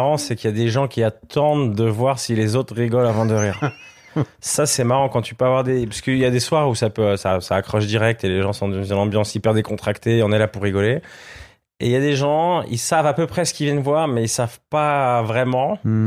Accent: Switzerland; en tant que Suisse, je prenais une claque

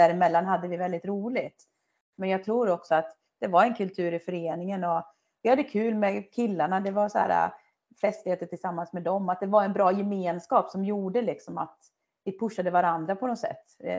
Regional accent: Töreboda, Västra Götaland County, Sweden; i Töreboda då, där jag är uppvuxen, så det är inte så stort.

